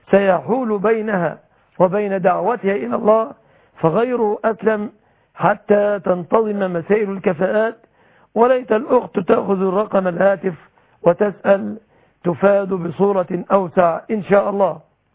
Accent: Egypt; بلادنا مصر

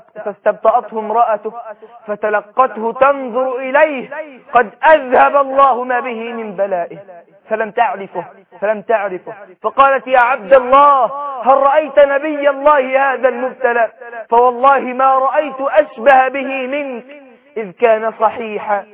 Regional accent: Egypt; بلدنا مصر

